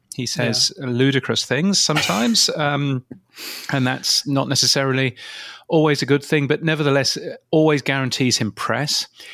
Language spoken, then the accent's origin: English; United Kingdom; moved away as an adult; now in Australia; Being a Brit, as you can tell, and moving here 5 or 6 years ago, gosh, you know, it's a different world.